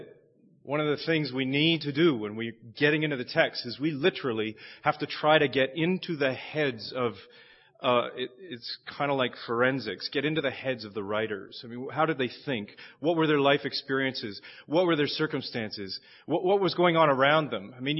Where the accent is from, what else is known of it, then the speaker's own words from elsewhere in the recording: Chatham, Ontario, Canada; I'm from Chatham, Ontario. I feel almost like a foreigner saying I'm from Canada after this morning.